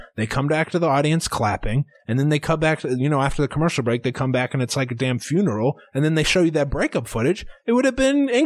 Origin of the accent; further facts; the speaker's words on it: Iowa, United States; We're from Iowa.